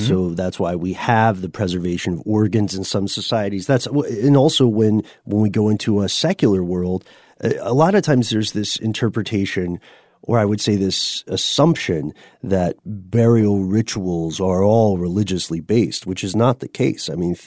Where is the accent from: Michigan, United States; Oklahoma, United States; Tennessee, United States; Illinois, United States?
Tennessee, United States; accent: Tennessee; Perhaps my Tennessee accent is coming.